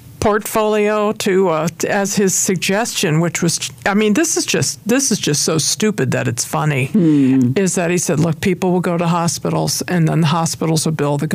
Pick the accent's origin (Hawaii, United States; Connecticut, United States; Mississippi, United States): Connecticut, United States; Hartford; I come from Hartford, Connecticut. I'm an insurance baby, okay?